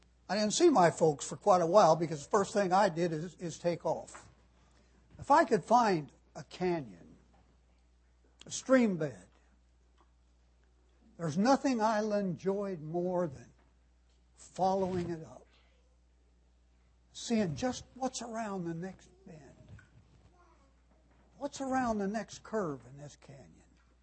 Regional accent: Arizona, United States; When I was a kid growing up in Arizona, it was quite a primitive place in many aspects.

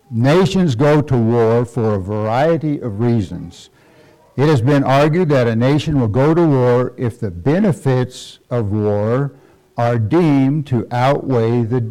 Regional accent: Colorado, United States; And I said, well, you know, I'm from Colorado. I probably fit in that same boat.

